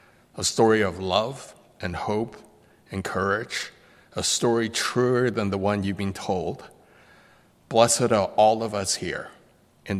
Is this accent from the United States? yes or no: no; Hong Kong; But he also asked me why I came here. The moment I said I was from Hong Kong, he had this big smile on his face